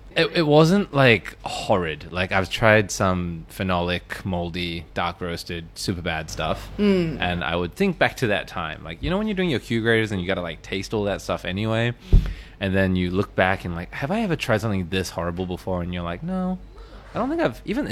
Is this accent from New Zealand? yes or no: yes; New Zealand; also born or lived in Japan; my parents were Korean, 한국人. But then I grew up in New Zealand, 신西兰.